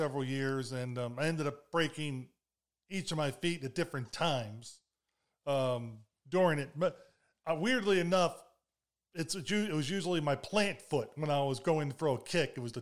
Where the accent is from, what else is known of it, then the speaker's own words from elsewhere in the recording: Baltimore, Maryland, United States; and I grew up in Baltimore City.